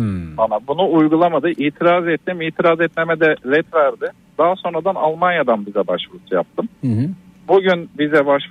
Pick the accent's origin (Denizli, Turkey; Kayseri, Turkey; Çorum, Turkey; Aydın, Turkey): Aydın, Turkey; Kuşadası; Kuşadası'ndan.